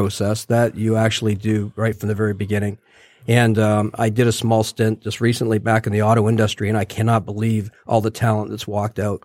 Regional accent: Canada; Well, you know, I grew up in Canada, so that might explain a lot.

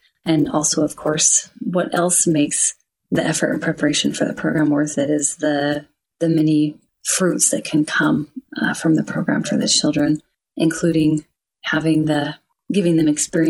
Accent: Syracuse, Utah, United States; I'm from Syracuse, Utah.

